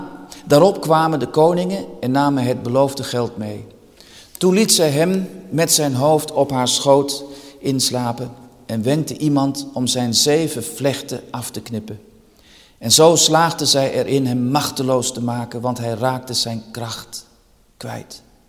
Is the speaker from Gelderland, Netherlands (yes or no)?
yes; De Heurne, Gelderland, Netherlands; Ik ben zelf opgegroeid in de Achterhoek, in de Heurne. Dat kent u niet. Ligt vlak bij Dinxperlo.